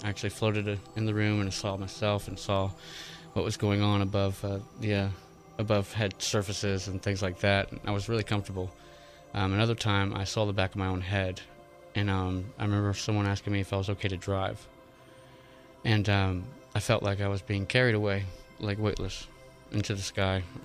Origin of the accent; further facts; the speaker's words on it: Florida, United States; born there; Well, I'm an American. I was born in Florida, and I'm very patriotic.